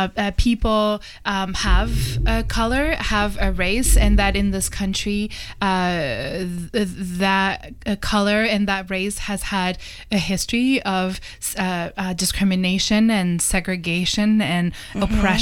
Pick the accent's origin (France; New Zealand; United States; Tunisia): France; I'm a white woman and I come from Europe, I come from France.